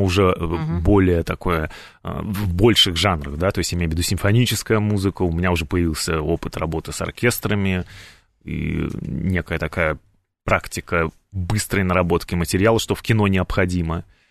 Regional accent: Saint Petersburg, Russia; moved away as an adult; now in United States; я из Санкт-Петербурга и закончил Петербургскую консерваторию.

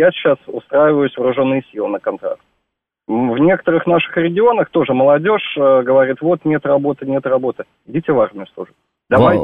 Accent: Belarus; я сам вот из Беларуси, это сам, получил гражданство и работаю

